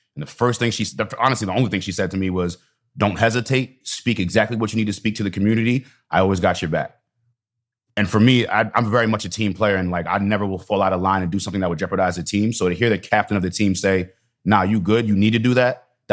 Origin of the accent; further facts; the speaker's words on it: East Hampton, New York, United States; growing up in East Hampton, I used to feel that same exact way. Being that token Black guy, one of few in an environment predominantly of white people